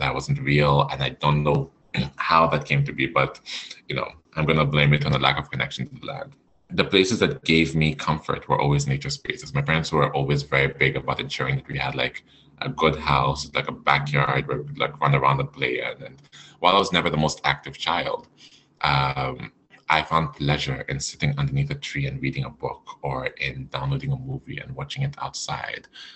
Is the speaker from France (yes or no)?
no; Alberta, Canada; I guess first and foremost, I'd say I'm Franco-Albertan. I am not from Quebec. I'm actually from Alberta